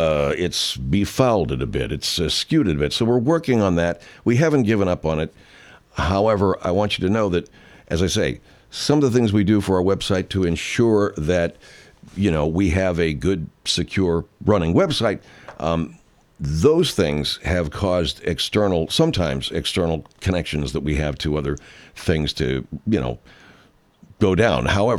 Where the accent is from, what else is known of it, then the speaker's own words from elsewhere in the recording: Arcadia, California, United States; which will be on March the 30th at Santa Anita Racetrack in Arcadia, California. As I've said, so often my hometown, but also the central major thing in Arcadia. That was the center of our town